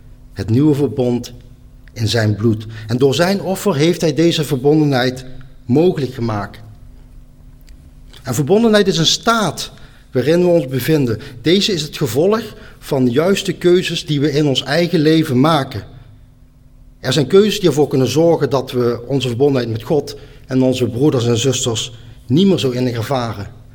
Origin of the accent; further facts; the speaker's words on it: Netherlands; Want ik heb zelf het idee dat wij als Nederlanders vaak een aversie hebben als het gaat om gehoorzamen en onderdanig zijn.